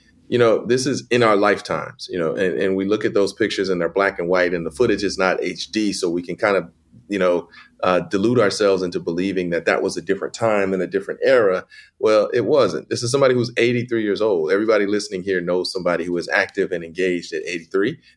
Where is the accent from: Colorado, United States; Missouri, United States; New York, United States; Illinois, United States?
Missouri, United States; St. Louis; She lived not far from my hometown of St. Louis.